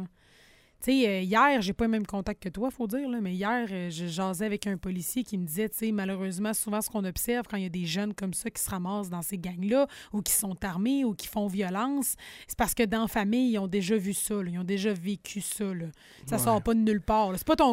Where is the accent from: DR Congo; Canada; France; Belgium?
Canada; Quebec; Je viens de la Côte-Nord.